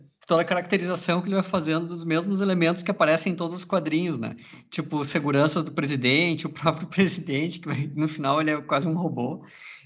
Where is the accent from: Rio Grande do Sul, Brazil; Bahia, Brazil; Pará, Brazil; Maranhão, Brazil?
Rio Grande do Sul, Brazil; provavelmente sendo gaúcho eu moraria lá com o pessoal da carne de gado e tal